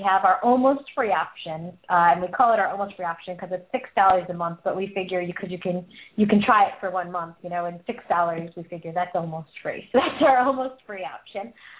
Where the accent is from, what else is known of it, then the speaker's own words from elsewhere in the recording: New York, United States; I'm from New York, so you know it's like crazy how much things